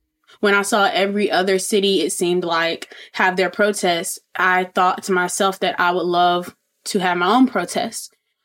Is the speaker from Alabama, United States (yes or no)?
yes; Montgomery, Alabama, United States; I'm from Montgomery, Alabama.